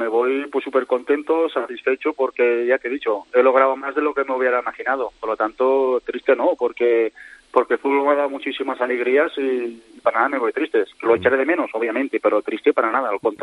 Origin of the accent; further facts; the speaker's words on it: Tàrrega, Catalonia, Spain; los de mi pueblo me están apretando para que juegue el último año en Tárrega